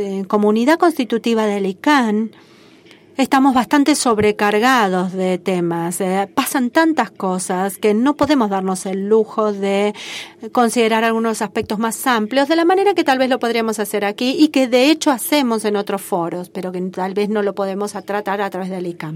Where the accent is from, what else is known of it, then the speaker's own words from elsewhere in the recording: Romania; Yo soy de Rumania.